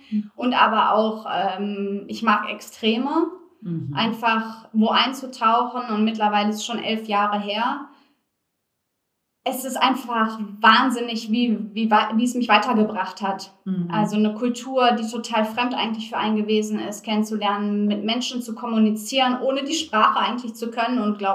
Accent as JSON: {"language": "German", "town": "Goch", "region": "North Rhine-Westphalia", "country": "Germany", "said": "Ich komme aus Goch."}